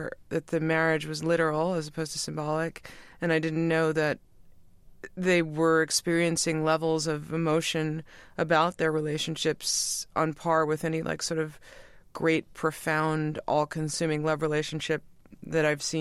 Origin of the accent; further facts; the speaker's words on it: New York City, New York, United States; we grew up in New York in the city for the weekend